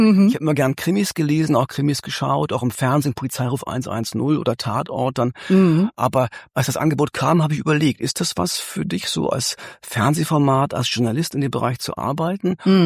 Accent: East Germany, Germany; wir waren natürlich als Kinder in der DDR

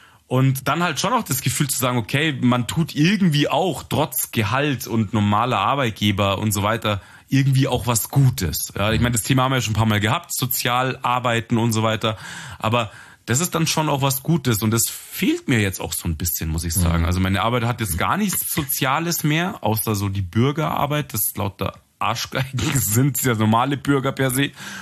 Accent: Munich, Bavaria, Germany; Und jetzt sind wir sind ja Münchner

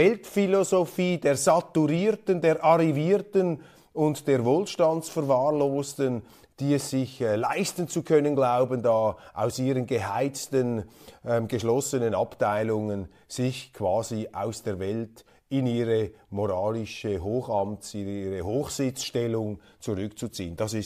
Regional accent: Switzerland; Und meine Bitte auch als Schweizer Milizpolitiker lautet, liebe NZZ, lieber Erik Ueyer, vergessen Sie nicht ganz die gute alte Schweiz.

